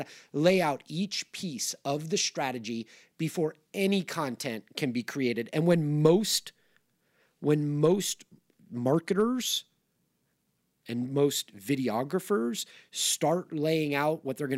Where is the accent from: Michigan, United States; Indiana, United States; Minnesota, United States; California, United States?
California, United States; Los Angeles; I grew up in Los Angeles, surrounded by really smart kids